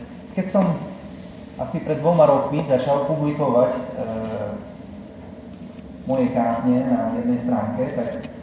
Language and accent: Slovak; Spiš, Slovakia; now in Bratislava, Slovakia; som Slovák, tak ako vy, som do Spiša, slúžim v Bratislave, som konvertuálny františkán, minorita.